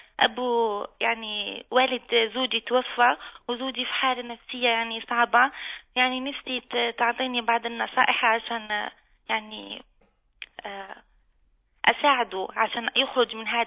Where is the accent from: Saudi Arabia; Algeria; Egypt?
Algeria; now in Qatar; أنا جزائرية ومقيمة في قطر